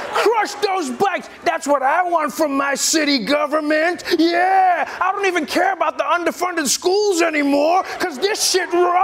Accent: New York City, New York, United States; I will admit, as a New Yorker, humble brag.

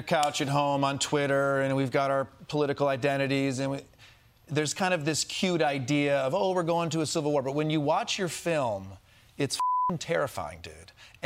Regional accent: United States; so many of these American places that I love, born and raised in America, is the golf course, is the football stadium.

